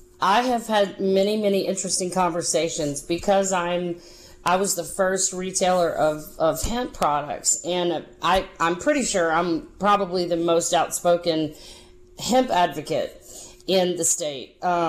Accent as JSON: {"language": "English", "region": "Louisiana", "country": "United States", "tie": "born or raised there", "said": "are you listening, Louisiana? Because I know that there's been a lot of involvement in, that's my home state"}